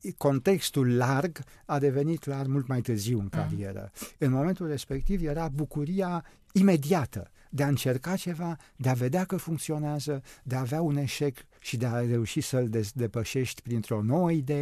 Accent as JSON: {"language": "Romanian", "country": "Romania", "tie": "born or raised there", "said": "m-am născut în România și deci am făcut școala în România și a continuat prin aceea că chiar și studiile mi le-am făcut în România și doctoratul l-am obținut în România."}